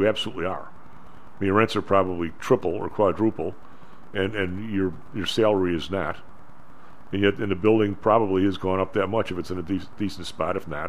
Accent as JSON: {"language": "English", "town": "Chicago", "region": "Illinois", "country": "United States", "said": "It's in my pocket. I'm from Chicago. Duh."}